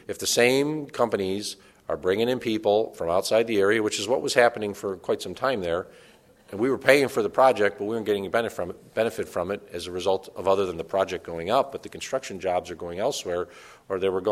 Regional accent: Buffalo, New York, United States; hey, I'm from Buffalo, regardless of whether you live in Amherst, Cheektowaga, Clarence, Hamburg, doesn't matter. I'm from Buffalo.

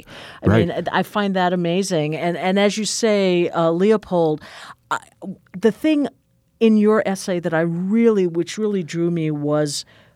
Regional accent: New England, United States; And before I knew where Wisconsin was, because I'm from New England

